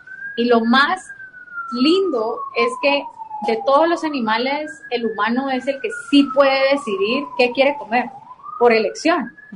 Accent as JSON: {"language": "Spanish", "country": "Guatemala"}